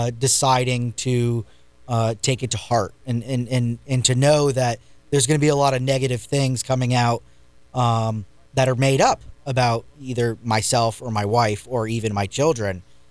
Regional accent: New England, United States; now in Brevard, United States; I hail from New England. We moved to Brevard about 9 years ago.

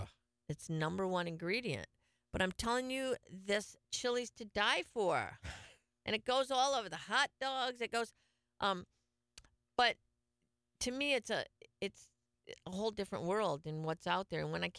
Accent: Detroit, Michigan, United States; So, because I'm from Detroit.

